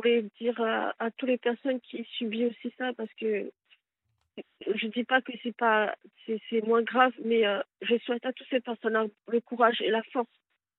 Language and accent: French; Réunion; Et je fais un gros bisou à La Réunion, parce que je suis réunionnaise.